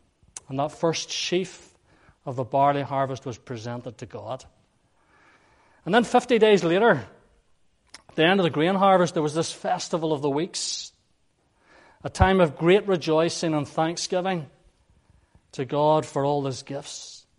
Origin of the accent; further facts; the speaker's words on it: Cavanaleck, Northern Ireland, United Kingdom; When I grew up in Cavanaleck. Where's that? You probably wonder. Way down by Fimal Town.